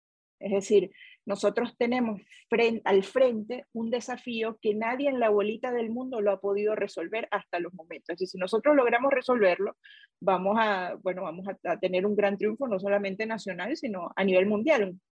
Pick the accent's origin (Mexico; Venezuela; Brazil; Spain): Venezuela; para nosotros como venezolanos era muy difícil comprender cuál era esta dinámica autodestructiva